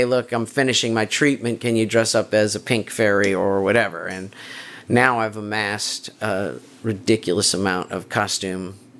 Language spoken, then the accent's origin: English; Louisiana, United States; I'm from Louisiana, and I've been in this area just about my entire life.